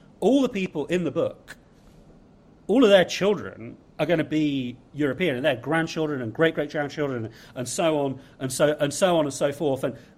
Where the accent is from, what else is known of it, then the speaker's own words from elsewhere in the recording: United Kingdom; So I thought that since I'm British and I'm Jewish, I feel that the book is British and Jewish enough by me having written it.